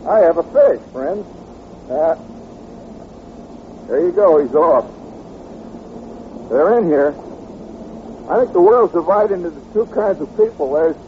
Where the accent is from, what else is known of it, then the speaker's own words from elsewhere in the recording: Indiana, United States; myself, I was from Indiana